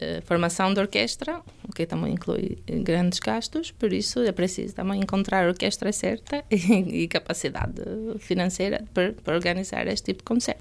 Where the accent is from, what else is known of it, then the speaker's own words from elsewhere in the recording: Portugal; Eu digo nossa porque também sou portuguesa.